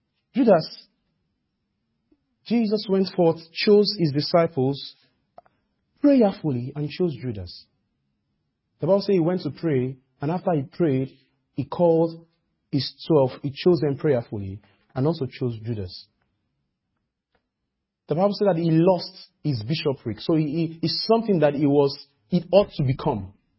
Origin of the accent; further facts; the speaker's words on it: Nigeria; And me as a Nigerian, oh my God, maybe my voice would have been louder.